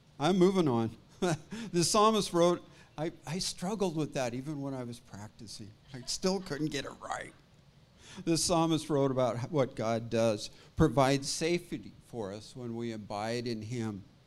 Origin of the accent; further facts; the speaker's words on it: Washington, United States; We're originally from Washington State, and from the rain and the moss. Now we live here in the desert and the heat.